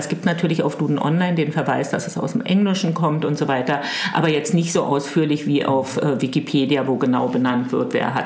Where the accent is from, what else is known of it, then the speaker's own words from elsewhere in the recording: Germany; ich komme aus der DDR